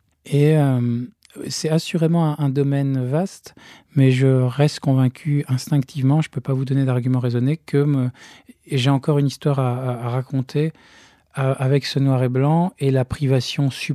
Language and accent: French; Belgium; là d'où je viens, en Belgique